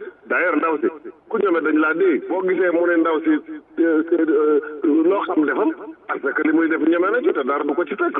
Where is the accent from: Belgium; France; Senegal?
Senegal; je suis sénégalais